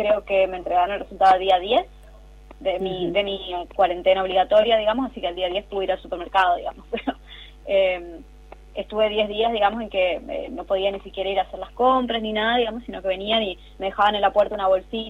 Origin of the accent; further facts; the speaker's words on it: Argentina; como ciudadanos argentinos